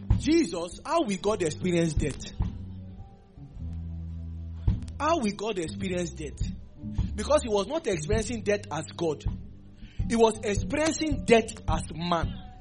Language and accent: English; Nigeria; So I'm a Nigerian.